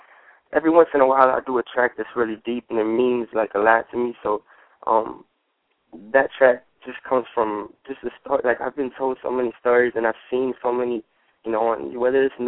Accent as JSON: {"language": "English", "town": "Sarasota", "region": "Florida", "country": "United States", "tie": "born or raised there", "also_born_or_lived": "Frankfurt, Germany / Georgia", "said": "I was only out there like 1 year, so we moved to Georgia. We lived in a few different places, but I grew up here in Sarasota, Florida, and that's where I'm at right now."}